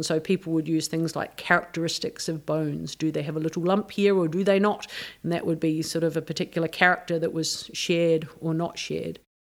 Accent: New Zealand; So you might be able to detect from my accent that I'm from New Zealand originally.

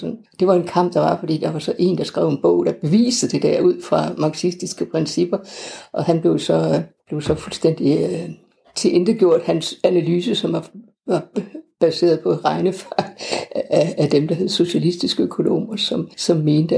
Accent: Esbjerg, Region of Southern Denmark, Denmark; Jeg er født og opvokset i Esbjerg og har stærke rødder i Esbjerg, efter min egen mening.

